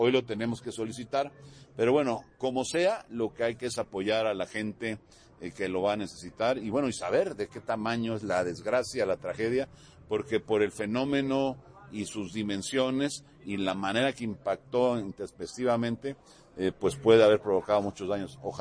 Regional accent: Veracruz, Mexico; Yo vengo de un estado de Veracruz donde es el estado con mayor número de incidencias al año, siempre, cada año, por fenómenos naturales.

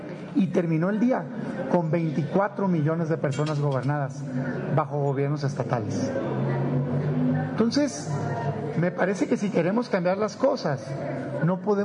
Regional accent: Mexico; como ciudadano, como mexicano, como panista, como senador

